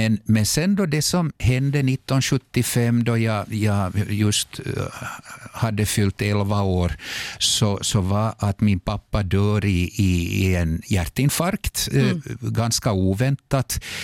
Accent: Parainen, Southwest Finland, Finland; jag är ju född i Pargas och vi hade vårt egna hemshus där i Rödjan och jag gick i skola, i Malmskola.

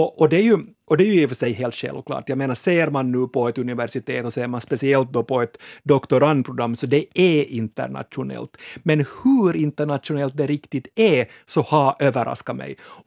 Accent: Vaasa, Ostrobothnia, Finland; born there; så har jag alltså i Vasa, i den stad där jag är född, börjar alltid på svenska.

